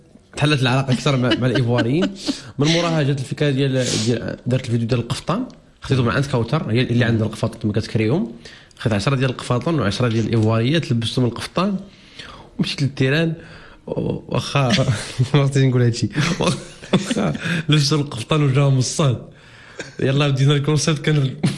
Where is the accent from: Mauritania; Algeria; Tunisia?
Mauritania; انا من موريتانيا وانا كنتلاقى مع المغاربه.